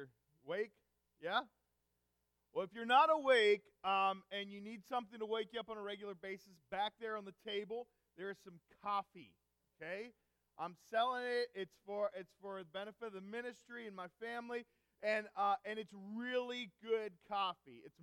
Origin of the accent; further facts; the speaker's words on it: Rossville, Pennsylvania, United States; I grew up in Lancaster County.